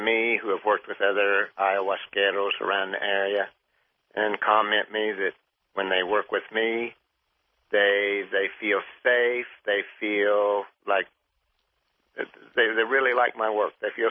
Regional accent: Missouri, United States; I'm from Southwest Missouri, so good to hear from you.

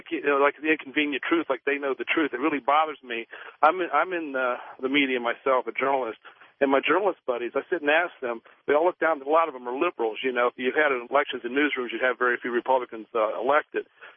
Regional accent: West Virginia, United States; I'm from West Virginia, so I know, coal

